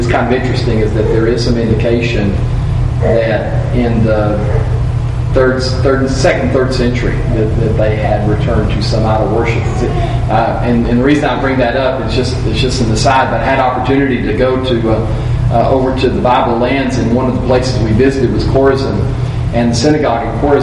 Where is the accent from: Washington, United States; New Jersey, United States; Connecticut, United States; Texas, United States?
Texas, United States; Because I've always been a Texan. I was born in Texas and raised in Texas and lived my entire life in Texas.